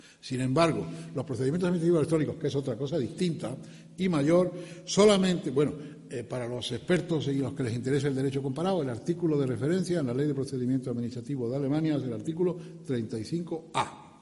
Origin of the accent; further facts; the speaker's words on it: Spain; esto no es la típica cosa de que yo como español quiero flagelarnos de que somos peores